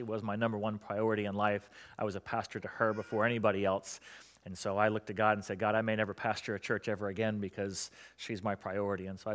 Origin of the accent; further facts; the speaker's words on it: Florida, United States; When many years ago I felt called to plant a church in my hometown, I went back to South Florida, which is where I grew up